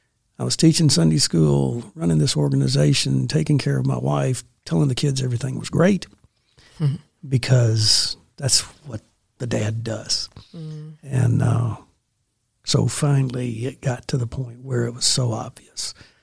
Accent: Birmingham, Alabama, United States; born there; also born or lived in Washington, D.C.; I was born here in Birmingham.

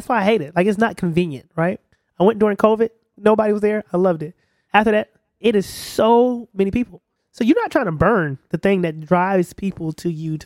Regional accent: Georgia, United States; you know, because we're from Georgia, so that's the thing.

